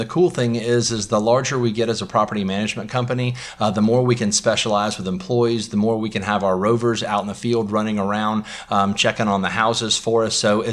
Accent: Memphis, Tennessee, United States; Yep, born and raised in Memphis.

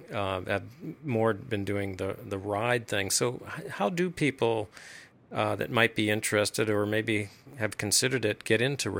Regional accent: Michigan, United States; particularly Nordic skiing since I'm from Michigan.

